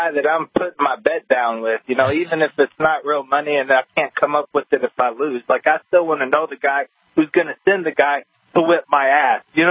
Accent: New Orleans, Louisiana, United States; I'm from New Orleans.

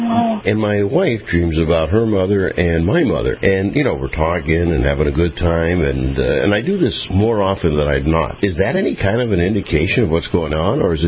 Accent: Erie, Pennsylvania, United States; you're going to be in my hometown at a theater that I recently played with my orchestra, and that's in Erie, Pennsylvania at the Warner Theater.

